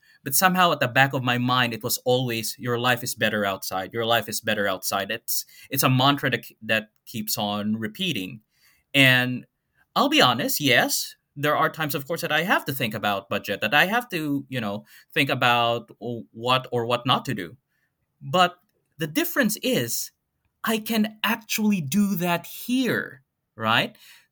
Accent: Philippines; moved away as an adult; now in New Zealand; So the long story short, or the short version of this story, is definitely the same as many Filipino immigrants, which is to find a better life financially, primarily, in another country. So New Zealand was a great option for me.

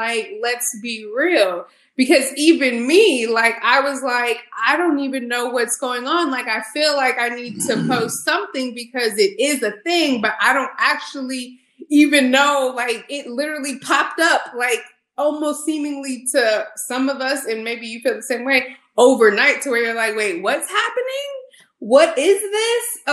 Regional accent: Houston, Texas, United States; I'm from Houston, was not

